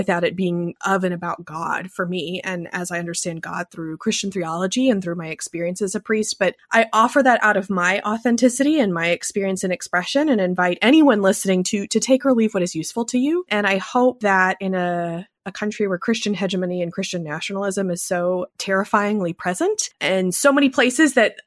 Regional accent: Southeast, United States; now in Austin, United States; And so I grew up in the Southeast. I am now rooted in Austin, Texas

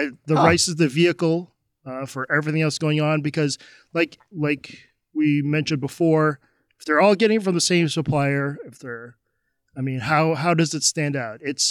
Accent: United States; And being an American, obviously this was, took me a while to talk myself into doing this.

